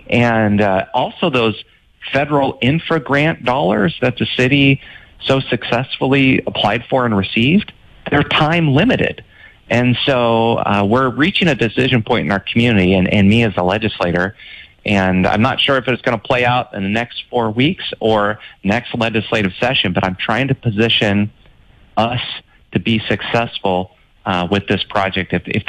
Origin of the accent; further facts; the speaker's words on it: Wenatchee, Washington, United States; What about my hometown of Wenatchee?